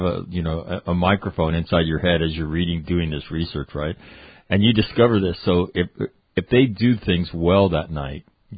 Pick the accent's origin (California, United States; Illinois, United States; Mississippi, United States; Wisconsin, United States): California, United States; I'm an Irish Catholic kid in California going to St. Charles Borromeo. 1968, I would have been 11.